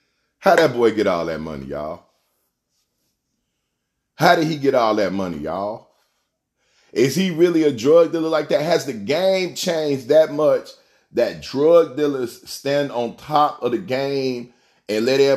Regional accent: Chicago, Illinois, United States; I was like, what's up, man? I'm from Chicago.

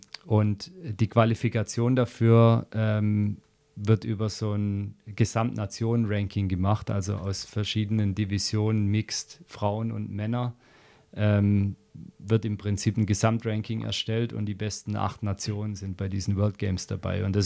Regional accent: Baden-Württemberg, Germany; Ich bin hier in der Nähe von Stuttgart eben aufgewachsen.

